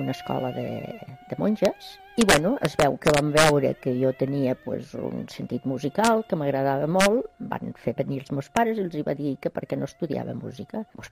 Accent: Lleida, Catalonia, Spain; born there; tinc 75 anys i vaig néixer a Lleida.

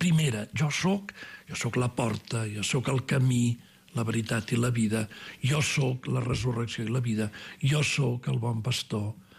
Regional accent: Pyrenees, Spain; Des d'aquí el Pirineu, que avui estem, que estem aquí en aquesta taula, som tots del Pirineu.

